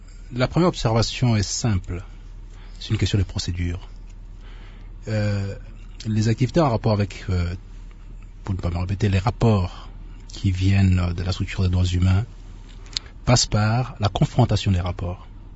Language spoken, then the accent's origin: French; Kananga, Kasaï-Central, DR Congo; moi je viens des Kananga. Je viens des Kananga